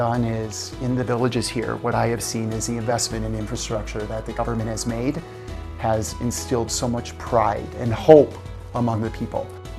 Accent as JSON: {"language": "English", "town": "Chicago", "region": "Illinois", "country": "United States", "moved": "as an adult", "lives_now": "China", "said": "I come from Chicago."}